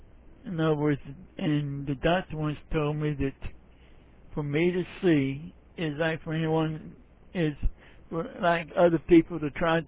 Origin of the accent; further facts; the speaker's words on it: Atlanta, Georgia, United States; born there; moved away; I was born in Atlanta, Georgia.